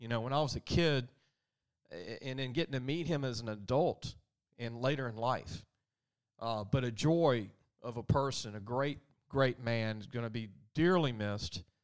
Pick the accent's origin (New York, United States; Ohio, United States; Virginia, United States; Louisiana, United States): Louisiana, United States; Central; You know, when I was a kid, growing up in Central, there was one, two, three people that you would hear about.